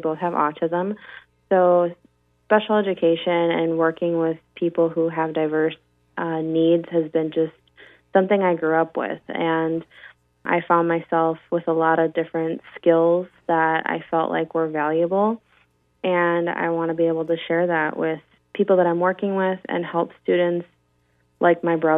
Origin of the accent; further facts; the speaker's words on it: Tomahawk, Wisconsin, United States; And I come from, my hometown is Tomahawk. So I'm just really used to the small town kind of feel to things.